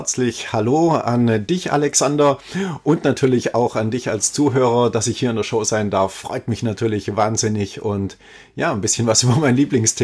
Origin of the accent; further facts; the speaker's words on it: Ulm, Baden-Württemberg, Germany; Also ich komme aus Ulm, ja, ist meine Geburtsstadt